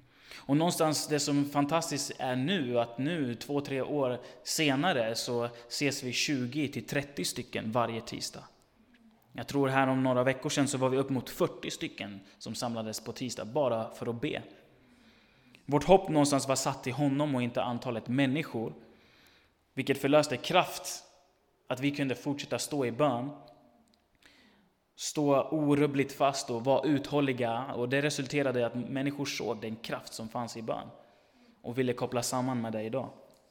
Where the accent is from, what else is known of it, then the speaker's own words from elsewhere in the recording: Örebro, Örebro County, Sweden; now in Gothenburg, Sweden; Jag kommer från Örebro från början.